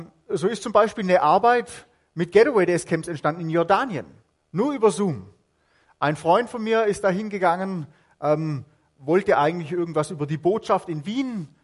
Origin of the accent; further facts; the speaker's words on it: Southern Germany, Germany; Ich bin aus Süddeutschland.